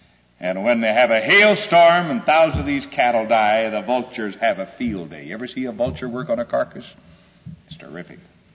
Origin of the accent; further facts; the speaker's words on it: Los Angeles, California, United States; Now, well, I'm not a farm boy. I was raised in California, Los Angeles.